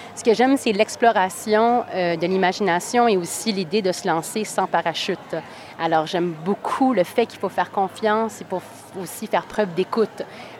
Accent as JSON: {"language": "French", "town": "Laval", "region": "Quebec", "country": "Canada", "lives_now": "Toronto, Canada", "said": "moi, je viens de Laval, donc juste au nord de Montréal. Et puis, je suis venue à Toronto pour faire le conservatoire d'art dramatique de Second City. Et puis, j'y suis depuis bientôt 6 ans."}